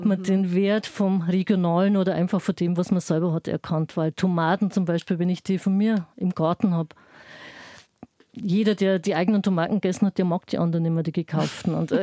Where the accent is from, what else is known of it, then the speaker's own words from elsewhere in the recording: Bavaria, Germany; Bei uns in der Oberpfalz oder Niederbayern